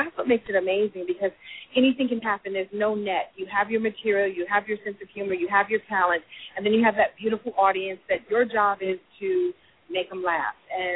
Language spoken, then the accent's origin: English; New York City, New York, United States; I'm from Brooklyn, New York.